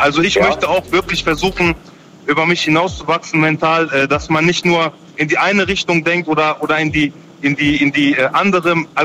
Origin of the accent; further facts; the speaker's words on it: North Rhine-Westphalia, Germany; Also ich komme aus dem Ruhrgebiet, bei uns ist das ein bisschen anders